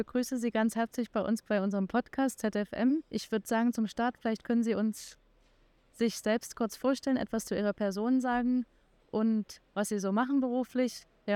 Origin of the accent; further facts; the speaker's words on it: Dresden, Saxony, Germany; born there; Ich bin selbst auch aus Dresden gebürtige Sächsin und damit ist man auch heimatverbunden.